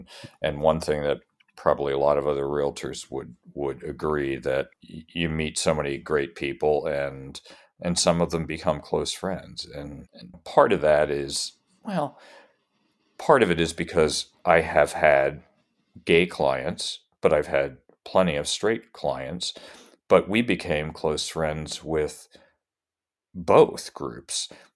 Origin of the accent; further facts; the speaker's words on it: Northeast, United States; the one thing that has been so nice for us is that we came from the Northeast